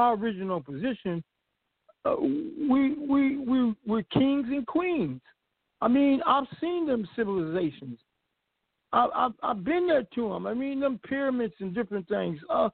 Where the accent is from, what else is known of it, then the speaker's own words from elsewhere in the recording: United States; born there; I am an African that happened to be born in America.